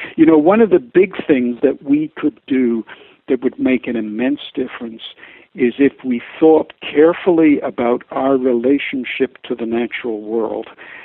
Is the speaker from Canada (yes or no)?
yes; Canada; And I've got to be careful as a Canadian what I say about you guys, because you're big and strong.